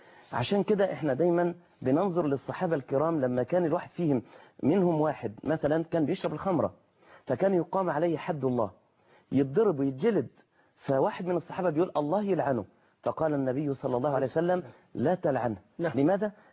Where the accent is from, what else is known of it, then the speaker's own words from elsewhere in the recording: Egypt; عندنا في مصر